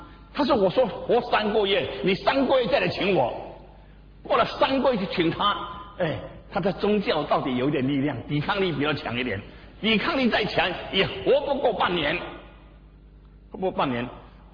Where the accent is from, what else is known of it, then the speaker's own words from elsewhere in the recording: Singapore; 因为我新加坡人，他没有地方去调查。